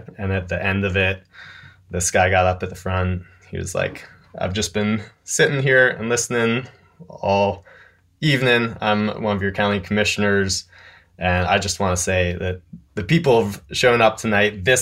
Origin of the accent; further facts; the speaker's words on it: North Carolina, United States; Yeah, I'm from a super conservative rural part of Western North Carolina